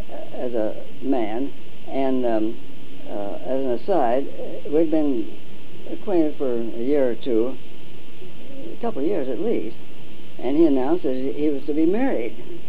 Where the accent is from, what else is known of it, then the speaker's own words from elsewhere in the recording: Seattle, Washington, United States; And then he asked about my aunt one time, who was in Seattle, my hometown.